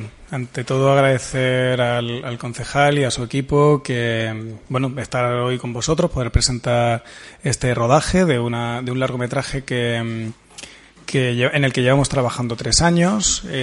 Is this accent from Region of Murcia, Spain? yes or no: yes; Region of Murcia, Spain; yo como murciano, cuyos abuelos vivían en Cartagena